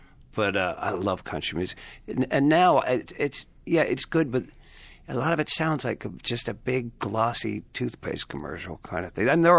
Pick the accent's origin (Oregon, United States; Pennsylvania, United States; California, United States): Pennsylvania, United States; I grew up outside of Philadelphia.